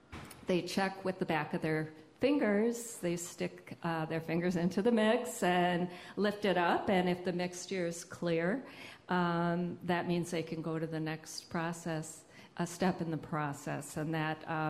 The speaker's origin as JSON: {"language": "English", "town": "Milwaukee", "region": "Wisconsin", "country": "United States", "tie": "born or raised there", "said": "Growing up in Milwaukee, we had, in the suburbs of Milwaukee, we had American cheese, we had Velveeta."}